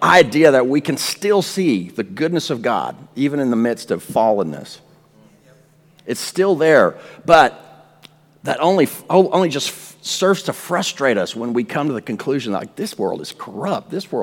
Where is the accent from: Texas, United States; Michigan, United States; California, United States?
Texas, United States; But no, I'm not crazy. I'm from Texas.